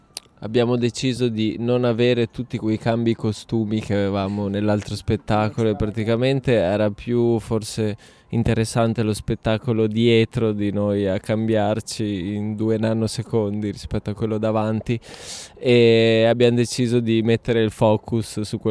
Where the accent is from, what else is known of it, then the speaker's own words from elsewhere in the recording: Padua, Veneto, Italy; io ho spinto per restare in Veneto perché mi piace proprio. Io sono di Padova